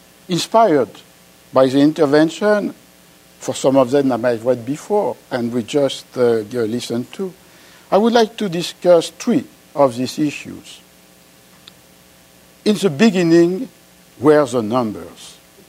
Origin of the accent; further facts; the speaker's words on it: France; accent: French; English is a second language; I shall begin with the necessary apologies for my English accent. That is to say, a French one.